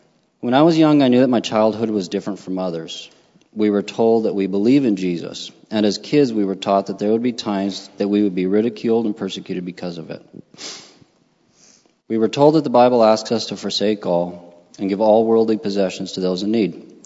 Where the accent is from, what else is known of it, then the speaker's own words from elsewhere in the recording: Salt Lake City, Utah, United States; born there; I was born in December 1978 in Salt Lake City. At the time, my mother was traveling from California to Michigan.